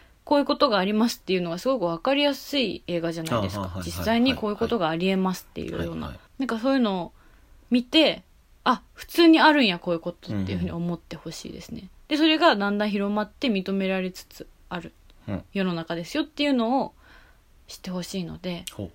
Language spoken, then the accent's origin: Japanese; Maebashi, Gunma, Japan; なんと私の地元前橋の映画館で劇場公開が決まりました